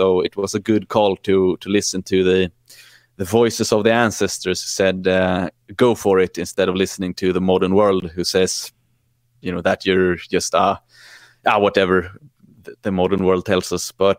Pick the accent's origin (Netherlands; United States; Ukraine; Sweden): Sweden; growing up in Sweden, I saw from an early stage